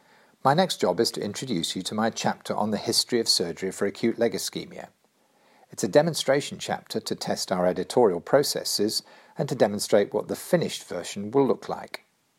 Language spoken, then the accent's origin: English; United Kingdom; Next is John Hunter, 1785, obviously, I'm British.